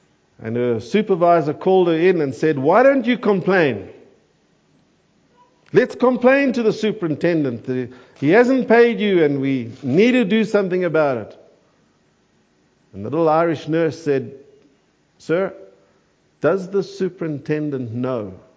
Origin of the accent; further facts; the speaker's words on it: Gamakwe, Eastern Cape, South Africa; born there; I think my birthplace helps me a little bit. I was born in Gamakwe.